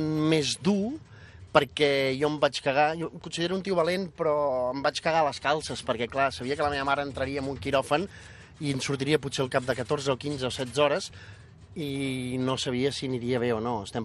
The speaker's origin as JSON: {"language": "Catalan", "town": "Sant Esteve de Tordera", "region": "Catalonia", "country": "Spain", "said": "Muntar un càmping allò en una zona a Sant Esteve a la Tordera, que és d'on soc."}